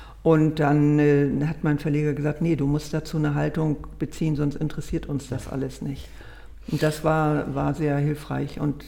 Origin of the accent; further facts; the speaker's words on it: Zurich, Switzerland; born there; ich bin im Wohlstand geboren in Zürich